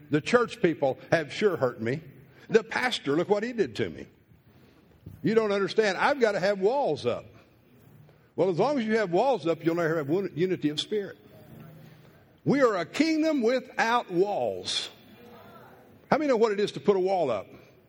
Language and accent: English; Texas, United States; I grew up in East Texas. I was a farm boy.